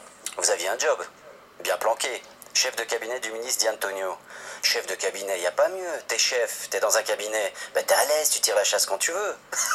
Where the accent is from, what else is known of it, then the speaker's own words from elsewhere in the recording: Brussels, Brussels-Capital Region, Belgium; Je suis bruxellois, j'habite à Ixelles.